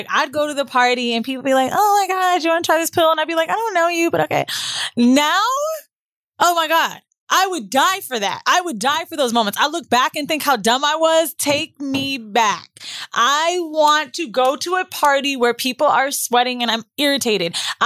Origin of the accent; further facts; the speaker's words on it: the South, United States; I'm from the South.